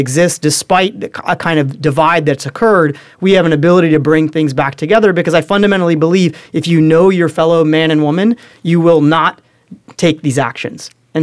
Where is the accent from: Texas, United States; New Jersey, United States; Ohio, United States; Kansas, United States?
Ohio, United States; Cincinnati; So I grew up in Cincinnati, Ohio, right?